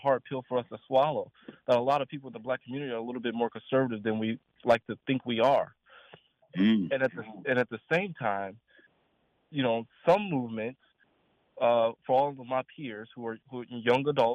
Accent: Detroit, Michigan, United States; I'm from Detroit.

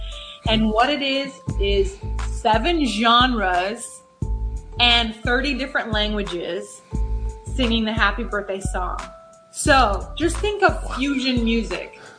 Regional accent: Nigeria; first language Ibibio; But think of Ibibio, which is my language, because I'm Nigerian.

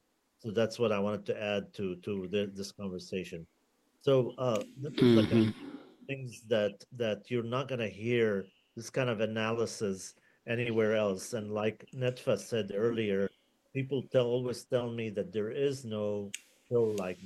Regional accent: South Governorate, Lebanon; And I just wanted to note something that as a child growing up in South Lebanon

